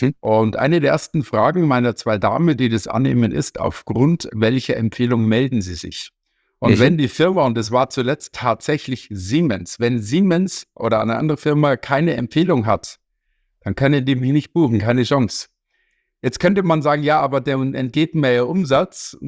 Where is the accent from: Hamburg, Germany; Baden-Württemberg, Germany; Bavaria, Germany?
Bavaria, Germany; Munich; Ich komme aus München.